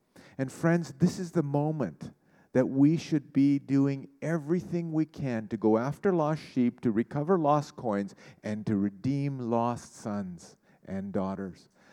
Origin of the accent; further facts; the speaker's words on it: Pakistan; born there; moved away; I was born in Pakistan. I can find anything, especially a good deal on shoes.